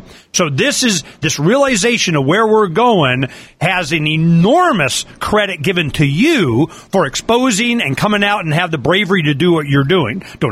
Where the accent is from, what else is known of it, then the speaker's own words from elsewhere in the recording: United States; born there; I was born in America.